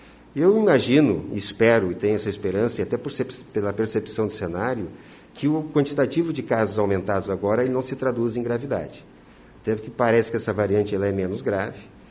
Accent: Santa Catarina, Brazil; Mas eu como secretário, gestor e também como catarinense eleitor

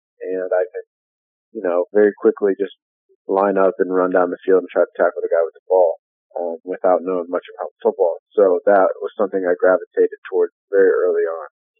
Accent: Columbus, Ohio, United States; growing up in Columbus, Ohio, there's no other school you want to go to other than Ohio State.

